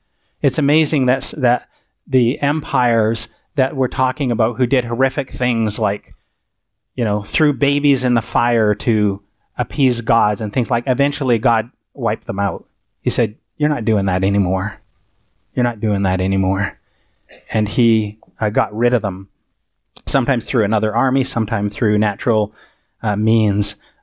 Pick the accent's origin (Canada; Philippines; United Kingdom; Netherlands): Canada; also born or lived in Southern United States; I'm Canadian, but I lived in the South so long